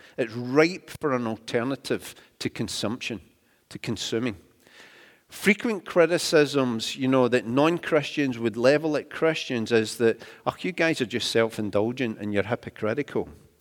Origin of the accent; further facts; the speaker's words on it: Glasgow, Scotland, United Kingdom; from when I was a kid growing up in Glasgow, it's vastly improved